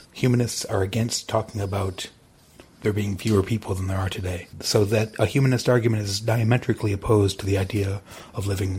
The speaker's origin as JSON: {"language": "English", "region": "Michigan", "country": "United States", "lives_now": "Berkeley, United States", "said": "I'm an anarchist publisher. I live in Berkeley, California, and I'm from Michigan."}